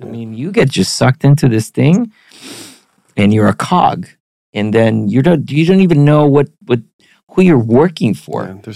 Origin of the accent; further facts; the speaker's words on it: Costa Rica; now in United States; I'm also an immigrant. I come from Costa Rica.